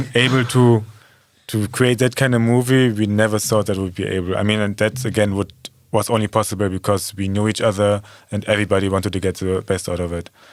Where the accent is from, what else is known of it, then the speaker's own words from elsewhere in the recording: Berlin, Germany; I mean, I grew up in Berlin.